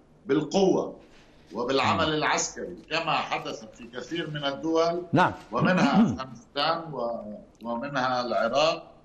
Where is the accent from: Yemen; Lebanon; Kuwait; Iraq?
Lebanon; يعني بطبيعة الحال نحن كإعلاميين لبنانيين وصحفيين عرب